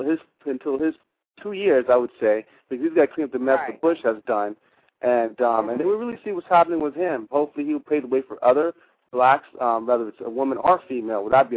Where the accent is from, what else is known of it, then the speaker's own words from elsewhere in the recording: Canada; now in United States; You know, I'm actually from Canada, and so our political system is totally different